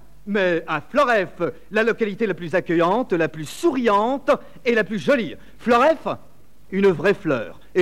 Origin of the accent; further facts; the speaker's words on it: Wallonia, Belgium; cette localité, j'y habite. Et c'est la raison pour laquelle je me permets d'exagérer un peu, car je sais que chez nous, dans la province de Namur, que chez nous, en Wallonie, il n'y a que des coins charmants.